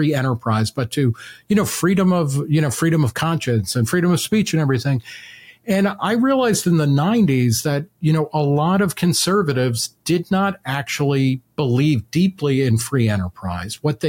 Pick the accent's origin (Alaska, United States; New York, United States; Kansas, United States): New York, United States; Brooklyn; born there; I was born in Brooklyn in the 60s, and I've lived here on and off, you know, for a good chunk of my life.